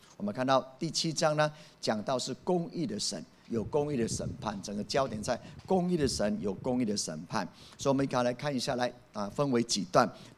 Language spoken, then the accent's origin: Chinese; Taiwan; 土地既然是神给我们台湾人的，台湾人要负起责任